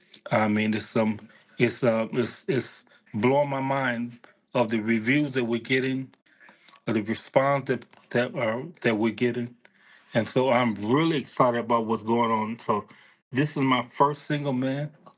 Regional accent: Durant, Mississippi, United States; also born or lived in Milwaukee, Wisconsin; I was raised in Mississippi.

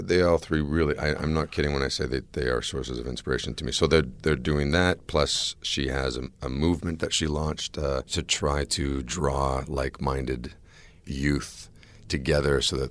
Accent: Toronto, Ontario, Canada; born or raised there; also born or lived in Barbados / Calgary

